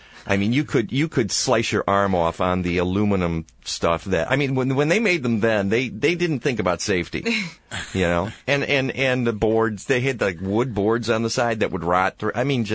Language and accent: English; Detroit, Michigan, United States; And I remember, I grew up in the Detroit area, and my dad was a draftsman, and he would design parts.